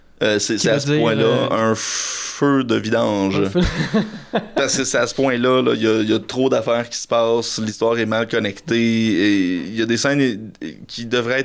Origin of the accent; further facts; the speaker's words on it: Magog, Quebec, Canada; Je suis originaire de Magog.